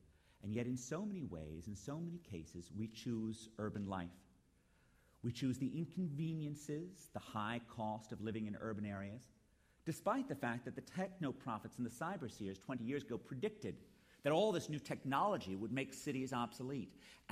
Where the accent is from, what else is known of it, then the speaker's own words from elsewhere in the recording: Manhattan, New York, United States; born there; I was born in Manhattan in 1967. I say that warily in the Boston Public Library.